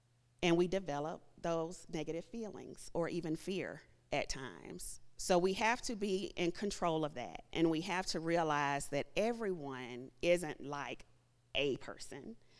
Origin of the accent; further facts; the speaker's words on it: the South, United States; And I'm from the South, where we just smile and, you know, say hello.